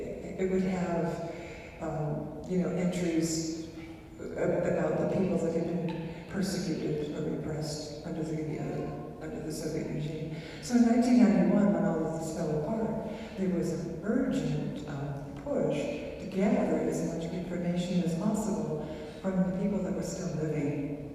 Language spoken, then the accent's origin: English; Indiana, United States; and so I'm from Indiana, and Indiana University just happened to be, I didn't know this, but happened to be the flagship university with respect to Russian studies.